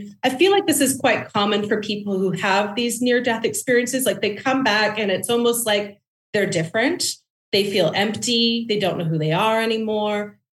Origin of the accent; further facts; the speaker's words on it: Canada; And he's British and I'm Canadian.